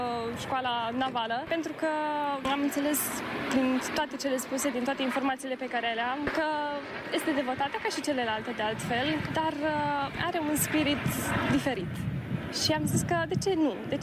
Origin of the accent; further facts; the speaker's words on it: Suceava, Suceava County, Romania; Eu sunt tocmai de la Suceava.